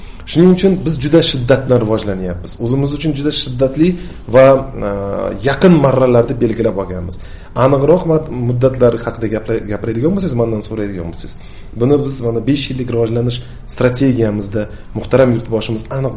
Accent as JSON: {"language": "Uzbek", "town": "Fergana", "region": "Fergana Region", "country": "Uzbekistan", "said": "Albatta, o'zim Farg'onalikman. Deb Farg'onada fermerlik ham qilganmiz."}